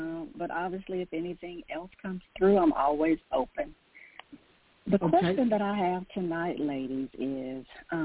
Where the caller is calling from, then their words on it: Georgia, United States; I am calling from Georgia.